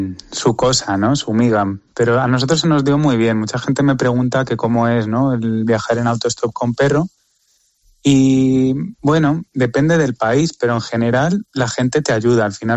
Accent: Spain; soy de España

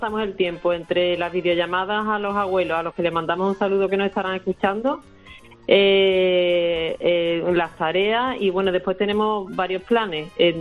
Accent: Seville, Andalusia, Spain; Yo soy de Sevilla.

